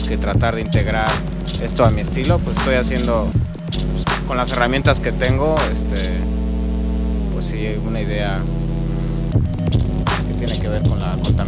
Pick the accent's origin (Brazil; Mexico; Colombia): Mexico; Mexico City; vengo del Distrito Federal.